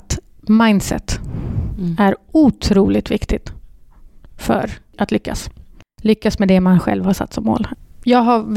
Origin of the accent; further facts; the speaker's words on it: Malmö, Skåne, Sweden; accent: Malmö dialect; jag är uppvuxen i Rosengård i Malmö.